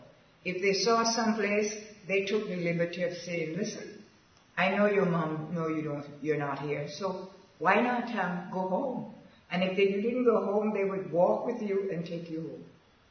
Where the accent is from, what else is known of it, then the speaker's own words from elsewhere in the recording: Georgetown, Demerara-Mahaica, Guyana; My early life growing up in Georgetown, I believe, was very significant because I straddled two centuries. I was born in the 1900s, 20th century, and went into the 20th century. I come off of the Shed Road District, Georgetown